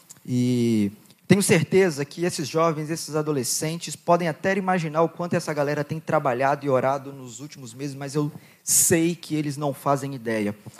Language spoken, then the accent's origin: Portuguese; Goiás, Brazil; eu fui uma criança que cresci lá em Goiás, subindo nos pés de goiaba, caindo e subindo de novo.